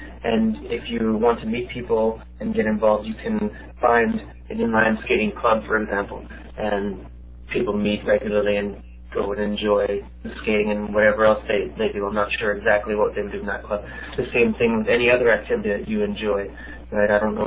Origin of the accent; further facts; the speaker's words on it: Canada; I remember I came here 4 years ago. I'm Canadian